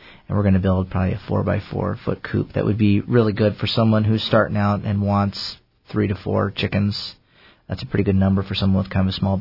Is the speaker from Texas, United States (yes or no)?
no; Oregon, United States; So I grew up down in Oregon and was in 4-H from fourth grade till I graduated.